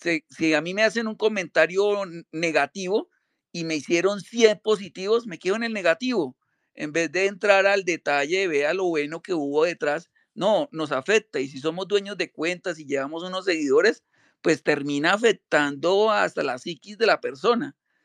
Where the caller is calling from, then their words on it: Bogotá, Colombia; Yo estoy en Bogotá.